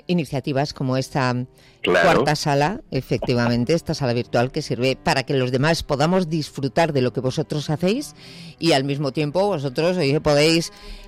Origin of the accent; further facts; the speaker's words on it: Basque Country, Spain; yo soy vasca y me pasa exactamente lo mismo. Cuando voy para allá me dicen: vaya acento de madrileña